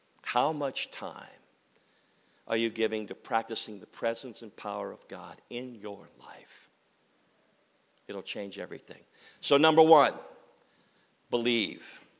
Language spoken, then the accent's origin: English; Pennsylvania, United States; Back in the old days, I grew up near Penn State University